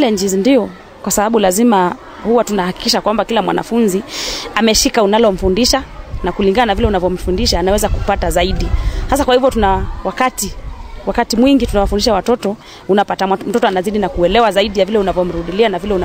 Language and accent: Swahili; Taveta, Taita-Taveta County, Kenya; Kabla nilikuwa nafunza kwetu sababu nimetoka upande wa Taveta.